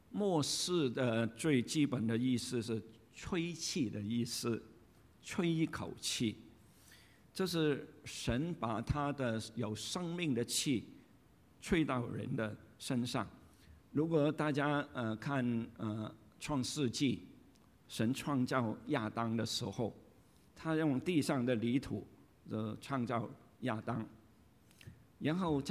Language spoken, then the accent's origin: Chinese; Guangdong, China; 我们广东人有一句话，人老就精，鬼老就灵